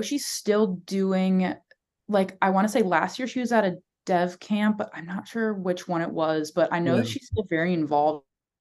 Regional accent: Menominee, Wisconsin, United States; Yeah. So I grew up in Menominee, Wisconsin.

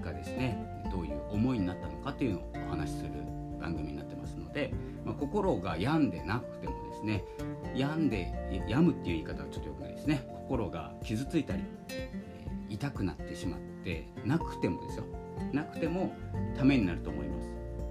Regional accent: Hokkaido, Japan; 札幌、私北海道なんですけども

